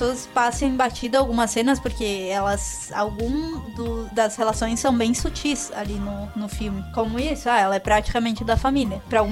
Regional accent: Brazil; Não, eu sou brasileiro

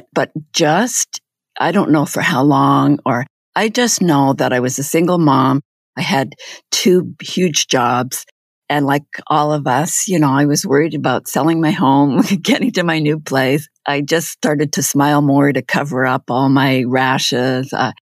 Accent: Manitoba, Canada; And I was just excited to go back to my hometown, which is where I am now, Manitoba, and it's on the edge of the boreal forest, and there's beautiful sand, white sandy beaches

